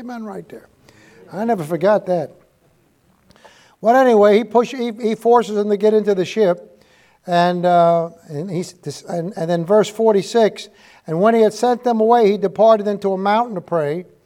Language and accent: English; Manhattan, New York, United States; I grew up here in Manhattan. I'm one of you people over here.